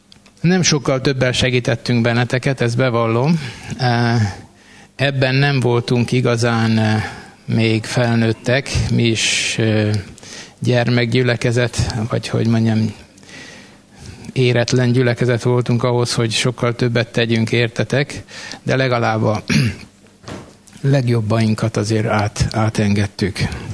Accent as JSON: {"language": "Hungarian", "region": "Békés", "country": "Hungary", "said": "Egy városból származtunk, én is békési vagyok. A szüleim mind a két oldalról"}